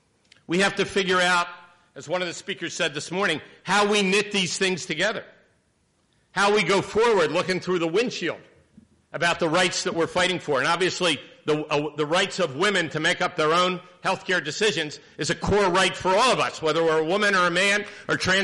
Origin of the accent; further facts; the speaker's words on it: Philadelphia, Pennsylvania, United States; like it was when I grew up in Philadelphia.